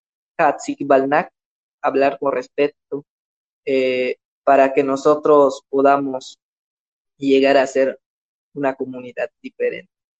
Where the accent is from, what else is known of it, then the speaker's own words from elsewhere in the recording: Cisteil, Yucatán, Mexico; Así lo dijo mi abuelo … que hizo su revolución o su rebelión en 1761 en mi pueblo, que se llama Sisteil.